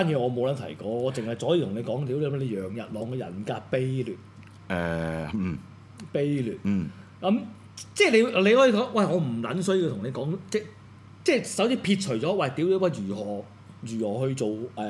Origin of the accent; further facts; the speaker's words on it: Hong Kong; 而我哋香港人，我哋呢一班人啊